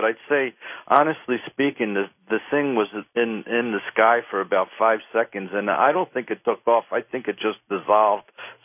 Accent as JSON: {"language": "English", "town": "Philadelphia", "region": "Pennsylvania", "country": "United States", "tie": "born there", "said": "I was born in Philadelphia, and every year I go back to visit my parents."}